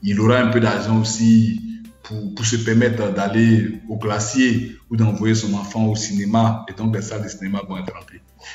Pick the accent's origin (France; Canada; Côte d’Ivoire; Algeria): Côte d’Ivoire; en tant qu'Africain, en tant qu'Ivoirien